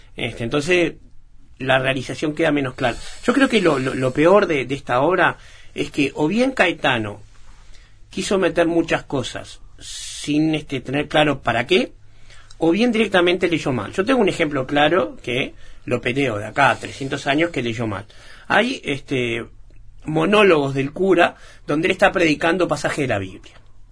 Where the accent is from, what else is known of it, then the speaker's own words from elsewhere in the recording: Uruguay; no jóvenes de 25 como los uruguayos tenemos acostumbrados